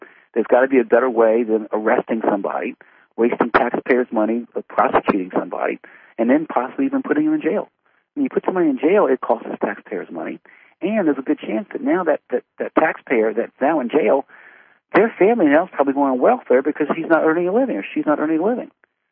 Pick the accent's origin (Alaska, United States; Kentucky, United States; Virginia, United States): Virginia, United States; When you mentioned this country, okay, I'm from Virginia.